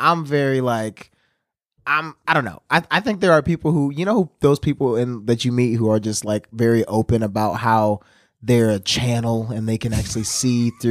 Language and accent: English; Milwaukee, Wisconsin, United States; I'm from Milwaukee.